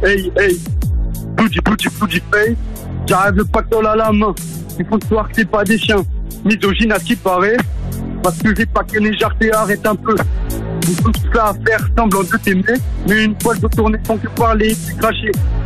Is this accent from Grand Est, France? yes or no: yes; Strasbourg, Grand Est, France; Je suis de Strasbourg, c'est ça.